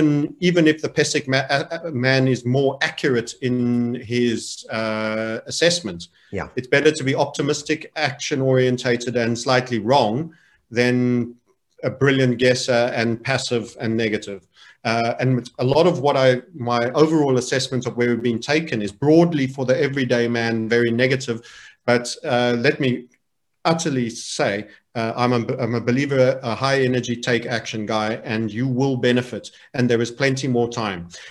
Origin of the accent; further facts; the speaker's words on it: South Africa; So you might find me in Crimea one of these days, because at least it's sunny there as a South African.